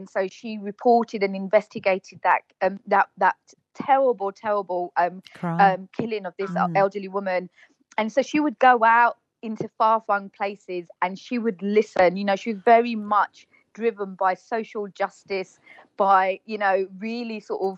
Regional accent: United Kingdom; you can hear that I'm British.

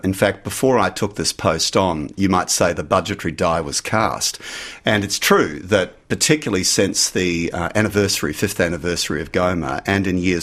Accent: Auckland, New Zealand; But, hey, I come from Auckland. I'm used to that.

